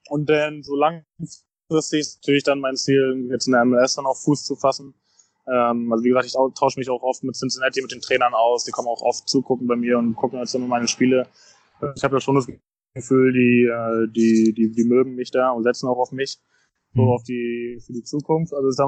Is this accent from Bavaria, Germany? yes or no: no; Berlin, Germany; Berlin ist ja auch meine Heimat, mein Kindheitsverein.